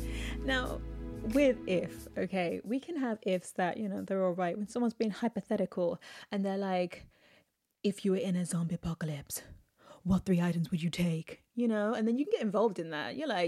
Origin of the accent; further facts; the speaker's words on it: England, United Kingdom; I said Z, it's Z, I'm English.